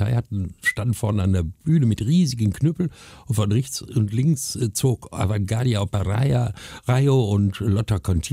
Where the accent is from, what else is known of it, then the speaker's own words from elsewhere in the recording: Duisburg, North Rhine-Westphalia, Germany; also born or lived in Rome; now in Cologne, Germany; darum bin ich dann aus Rom wieder weg in meine Heimatstadt Duisburg für 6 Jahre, bis ich dann am 1. April 1984 in Köln landete.